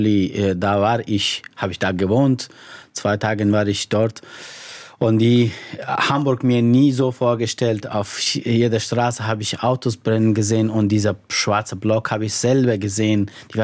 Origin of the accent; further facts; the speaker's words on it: Afghanistan; first language Persian; German is a second language; Ich kann Persisch, meine Muttersprache. Es gibt auch eine andere offizielle Sprache in Afghanistan, ist Pashto.